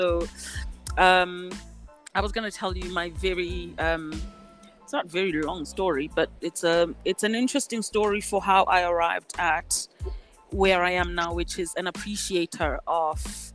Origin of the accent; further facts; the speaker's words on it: Vereeniging, Gauteng, South Africa; also born or lived in Mahikeng / Qwaqwa / Mount Fletcher / Eastern Cape; and I grew up in Vereeniging and in Qwaqwa and in Mount Fletcher and then boarding schools and university around the Eastern Cape.